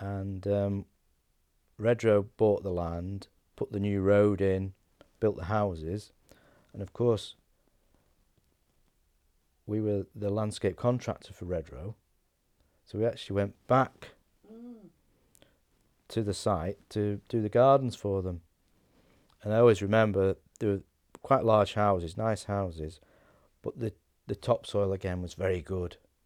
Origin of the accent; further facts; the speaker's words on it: Knutsford, North West England, United Kingdom; born there; Because obviously I was born in Knutsford, not far from the bottom street.